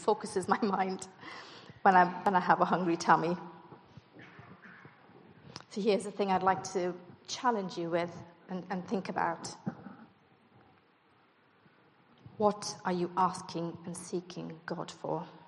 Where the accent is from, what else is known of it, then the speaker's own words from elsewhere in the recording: India; I grew up in India, and I suppose the demonic is more visible.